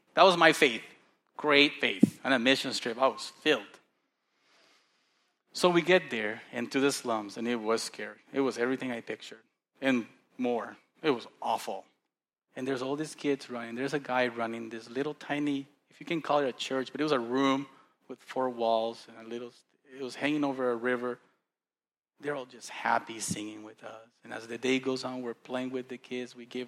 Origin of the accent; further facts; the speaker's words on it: Costa Rica; I was born and raised in Costa Rica, a third world country, and I've seen poor people.